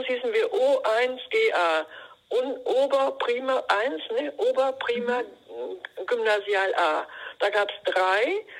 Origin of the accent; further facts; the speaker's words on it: Altenberge, North Rhine-Westphalia, Germany; ich komme nicht aus Münster, ne? Sondern ich bin geboren in Altenberge.